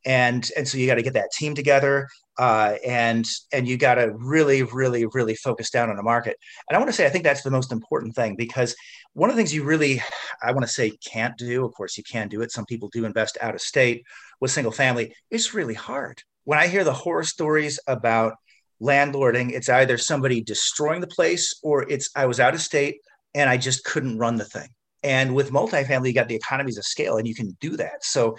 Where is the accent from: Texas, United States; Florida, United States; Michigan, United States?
Michigan, United States; I'm from Southeast Michigan.